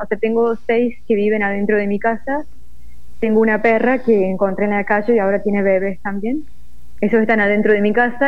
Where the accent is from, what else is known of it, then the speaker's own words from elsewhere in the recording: Córdoba, Argentina; accent: Cordoban; Sí, pero sí soy de Córdoba.